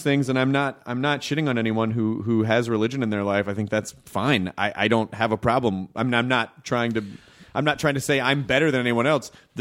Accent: the South, United States; And growing up in the South, there's a giant, like, you're in the that's the Bible Belt.

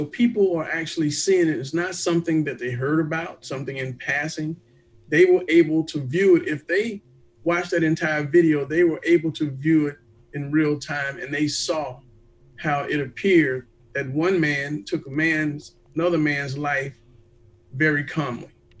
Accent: Atlanta, Georgia, United States; I was born and raised in Atlanta, and everybody thought I'd go to an Atlanta university, historically black college university.

